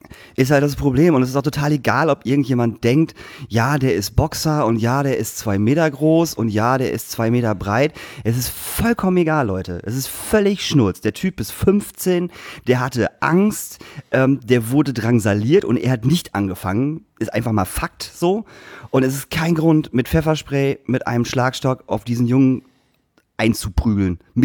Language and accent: German; Lingen, Lower Saxony, Germany; dass selbst in Lingen, meiner Heimatstadt, gestern eine Demo